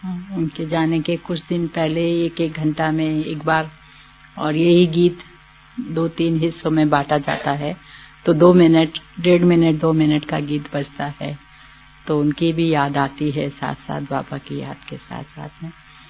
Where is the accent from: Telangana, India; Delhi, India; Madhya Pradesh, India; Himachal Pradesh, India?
Telangana, India; Hyderabad; moved away; मैं हैदराबाद से आई हूँ, हैदराबाद से निकली हूँ आंध्र प्रदेश से, तो उसी समय ज्ञान चला।